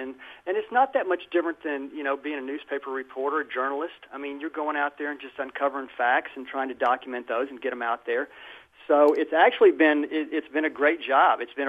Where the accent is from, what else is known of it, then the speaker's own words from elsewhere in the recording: Dallas, Texas, United States; I'm a Dallas guy. I was born and raised in Dallas.